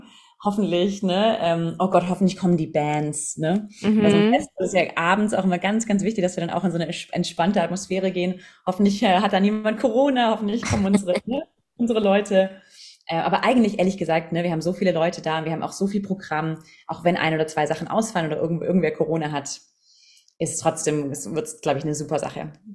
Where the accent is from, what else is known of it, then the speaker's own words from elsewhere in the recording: Southern Germany, Germany; also born or lived in London; ich bin aus dem Süden von Deutschland, eigentlich Chemikerin. Also ich habe tatsächlich mal Chemie studiert. Da nutze ich heute leider ganz wenig von und habe 8 Jahre lang in London gewohnt